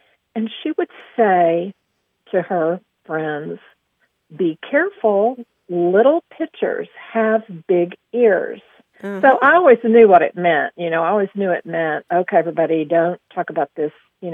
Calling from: Aubrey, Texas, United States; I'm calling from Aubrey, Texas.

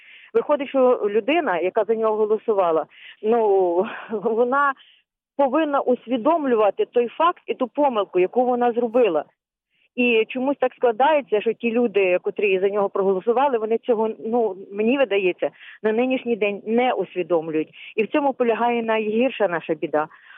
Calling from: Lviv, Lviv Oblast, Ukraine

